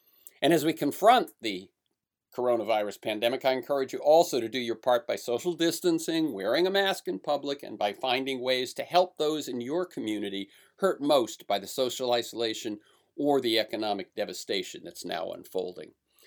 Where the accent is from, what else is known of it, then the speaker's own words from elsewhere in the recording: California, United States; the votes cast by the 35 million in my home state of California will seem to mean nothing.